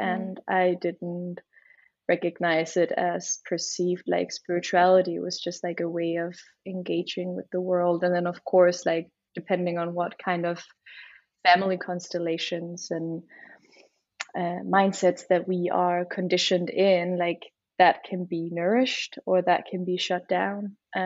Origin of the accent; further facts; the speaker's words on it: Copenhagen, Capital Region of Denmark, Denmark; also born or lived in United States; I am from Copenhagen. I spent nearly 10 years in the States and moved back here to the mother and the fatherland about 6 years ago.